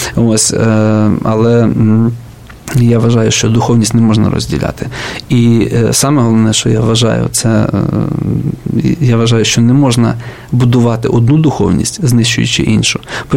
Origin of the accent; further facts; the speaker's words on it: Ternopil Oblast, Ukraine; now in Kyiv, Ukraine; тому що я не збирався повертатися на свою батьківщину. Я з Тернопільщини, якщо слухачі цього не знають.